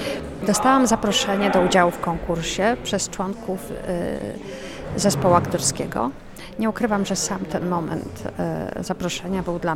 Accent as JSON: {"language": "Polish", "town": "Wrocław", "region": "Lower Silesian Voivodeship", "country": "Poland", "said": "Dodatkowo obydwoje jesteśmy z Wrocławia"}